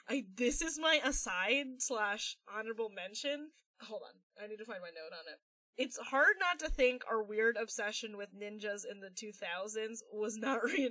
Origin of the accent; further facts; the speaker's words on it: New York, United States; all right, so I'm from New York.